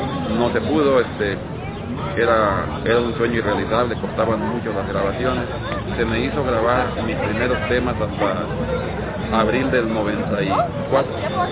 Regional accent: Mexicali, Baja California, Mexico; Faltaban unos días para que yo naciera cuando los deportan, de tal manera que nací en Mexicali y no en Estados Unidos. Pues desde niño crecí viendo las faenas del campo

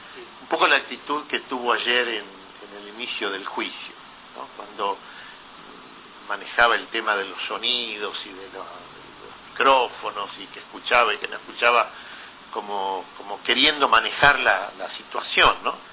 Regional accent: La Plata, Buenos Aires Province, Argentina; born there; yo estudié en el Seminario de La Plata, yo soy nacido en La Plata y estudié en el Seminario de La Plata

